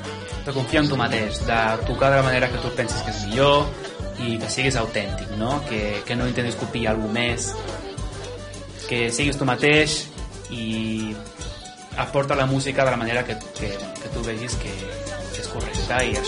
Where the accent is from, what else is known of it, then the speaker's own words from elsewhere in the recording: Catalonia, Spain; also born or lived in United States / China / Switzerland / Singapore; una manera de fer un homenatge a la meva cultura, d'on soc i de la meva gent, va ser fent un arranjament dels … no?, de l'